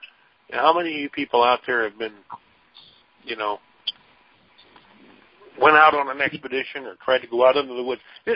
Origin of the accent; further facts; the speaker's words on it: Minnesota, United States; I'm originally from Minnesota. We have a lot of bogs in the northern part of Minnesota.